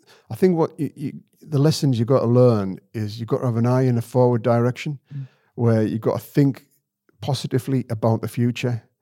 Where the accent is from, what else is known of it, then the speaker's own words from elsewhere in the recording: Sedgefield, North East England, United Kingdom; because I've been in the party for a long time, and I'm from Sedgefield, and I knew Tony Blair